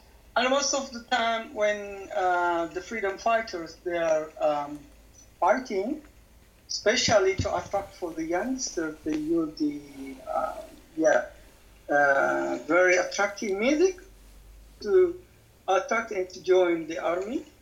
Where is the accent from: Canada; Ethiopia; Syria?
Ethiopia; Tigray; English is a second language; Yeah, I'm growing in the northern part of Ethiopia. It's a region called Tigray region.